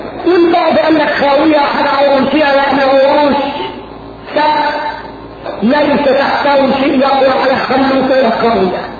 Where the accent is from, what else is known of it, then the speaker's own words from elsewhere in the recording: Egypt; إحنا في مصر